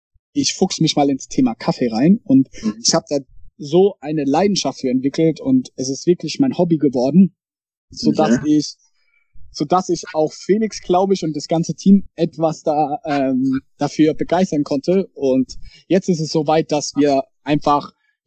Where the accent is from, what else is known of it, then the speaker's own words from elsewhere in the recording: Ladenburg, Baden-Württemberg, Germany; letztens war bei uns im Dorf ein Dorffest, wo ich herkomme, in Ladenburg.